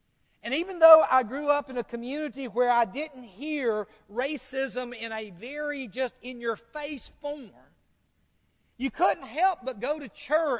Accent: the South, United States; I remember growing up in the South in the 60s.

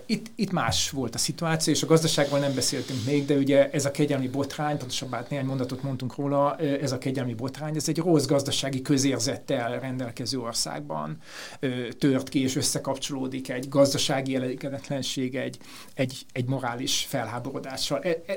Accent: Budapest, Hungary; ha bár én budapesti vagyok

